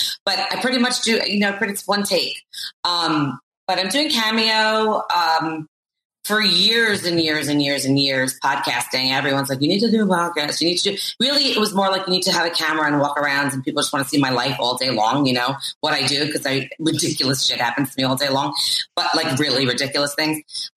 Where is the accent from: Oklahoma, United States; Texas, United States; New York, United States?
New York, United States; Queens; Because I'm from Long Island, so actually Queens